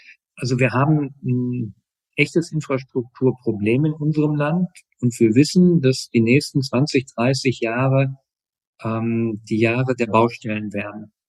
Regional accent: Herten, North Rhine-Westphalia, Germany; in meiner Heimatstadt Herten, 65.000 Einwohner mitten im Ruhrgebiet

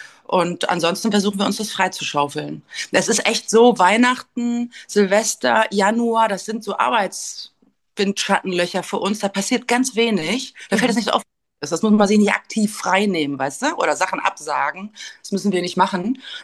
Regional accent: Northern Germany, Germany; also born or lived in Berlin; now in Wandlitz, Germany; Ich wohne jetzt in Wandlitz nach 12 Jahren Kreuzberg. Ich komme aber aus dem Norden ursprünglich und habe mal in Rostock gewohnt, da habe ich studiert. Ich habe aber auch mal in Kiel gewohnt zum Arbeiten. In Hamburg habe ich gewohnt.

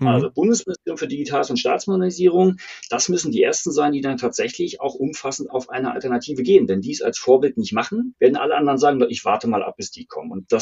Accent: Schleswig-Holstein, Germany; Ich bin Schleswig-Holsteiner.

